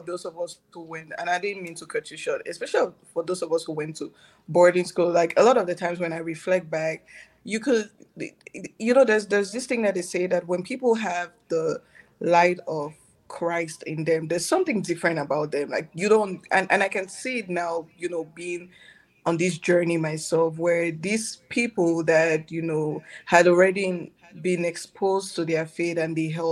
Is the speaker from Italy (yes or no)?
no; Cameroon; now in El Paso, United States; I am 29 years old, born and raised in Cameroon, living now in El Paso, Texas, USA.